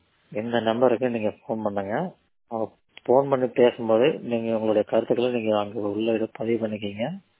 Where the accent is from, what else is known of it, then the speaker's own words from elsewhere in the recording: Karur, Tamil Nadu, India; நான் சொந்த ஊர் கரூர்.